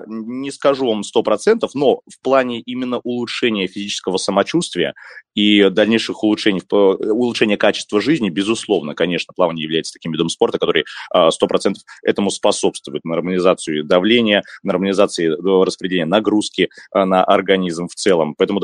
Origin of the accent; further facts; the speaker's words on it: Novokuznetsk, Kemerovo Oblast, Russia; я сам родился и вырос в Новокузнецке, в городе, и там есть разные реки, в том числе и горные довольно чистые